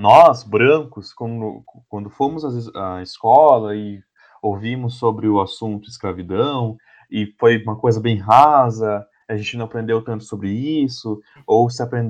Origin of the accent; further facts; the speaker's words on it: Northeast Region, Brazil; Não é porque eu sou nordestina que a minha vida é sofrida